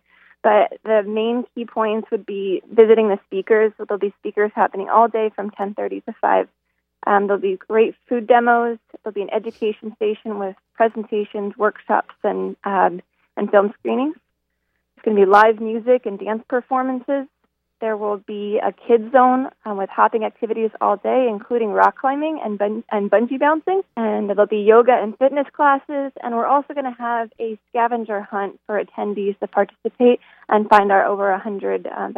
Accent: Sarasota, Florida, United States; And I grew up in the Sarasota area, so I've been vegan for a long time

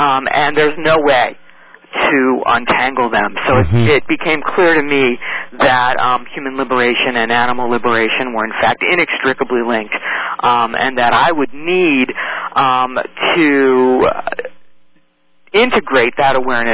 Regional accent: Baltimore, Maryland, United States; Well, I grew up in Baltimore City, which is a port city on the East Coast.

